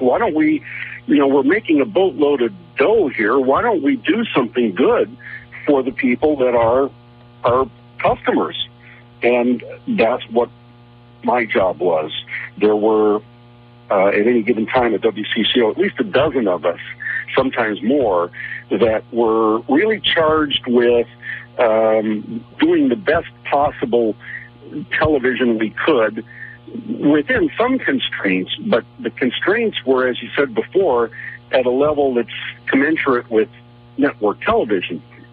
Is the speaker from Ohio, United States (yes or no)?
no; Duluth, Minnesota, United States; moved away as an adult; Well, I was born and raised in Duluth, and I spent 36 years living in Minnesota